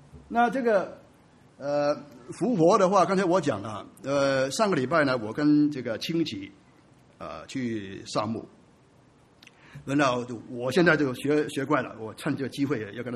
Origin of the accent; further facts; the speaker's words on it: China; 我们中国人其实有人问我这个常常跟大家讲，我们中国的文化是什么？